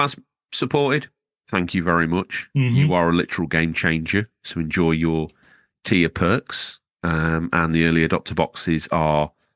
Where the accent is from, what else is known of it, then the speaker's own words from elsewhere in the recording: Iowa, United States; And I'm from Iowa, right? Just minding my own business.